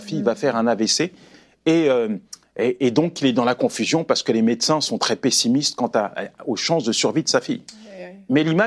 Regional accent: France; moi, je viens de France, c'est quand même un pays où il y a la laïcité, on a le droit d'exprimer, de vivre notre foi

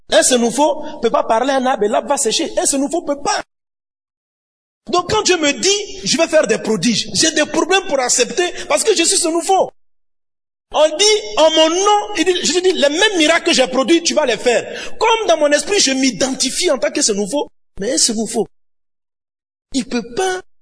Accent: Côte d’Ivoire; Je suis de Côte d'Ivoire, je suis ivoirien.

